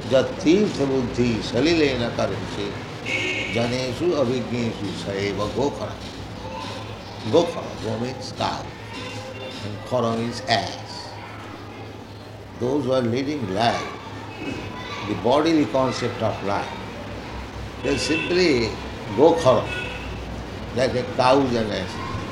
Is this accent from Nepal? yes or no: no; India; Indira Gandhi is Indian. I'm also Indian.